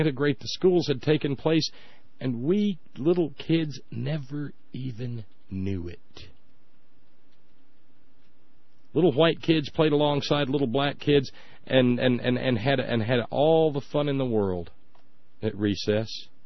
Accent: Alabama, United States; I grew up in Alabama, and the Civil War was referred to as the War of Northern Aggression.

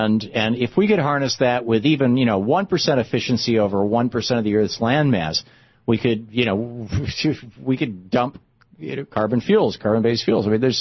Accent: Michigan, United States; I grew up in Michigan, and we had tornadoes every summer.

